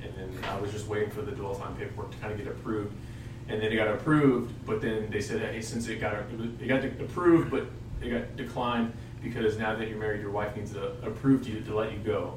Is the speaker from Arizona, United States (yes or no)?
no; Los Angeles, California, United States; I'm from Los Angeles, California.